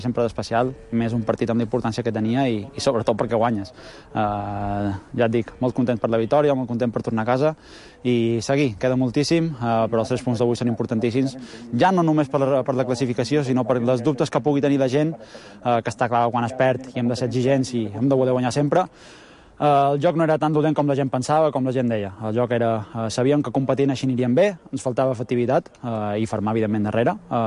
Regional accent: Balearic Islands, Spain; tornar a casa, jo li dic casa perquè bueno, soc de Mallorca i tornar aquí pues, sempre és un plaer.

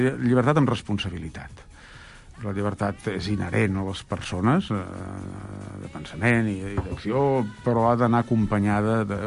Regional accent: Sant Quirze de Besora, Catalonia, Spain; also born or lived in Vic; Jo vaig néixer a Vic, soc fill de Sant Quirze de Besora, però vaig néixer a Vic tècnicament, diguéssim, i he vist des de fa molts anys que ens vam casar amb l'Anna i estem arrelats a Vic.

